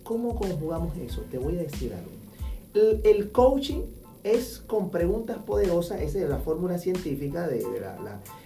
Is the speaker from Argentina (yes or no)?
no; Panama; born there; Yo me siento del mundo. Yo nací en Panamá porque me tocó nacer ahí.